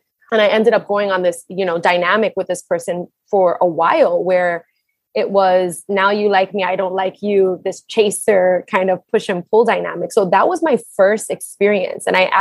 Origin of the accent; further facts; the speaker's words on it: Brooklyn, New York, United States; I grew up in Brooklyn and at the time I was living in Queens.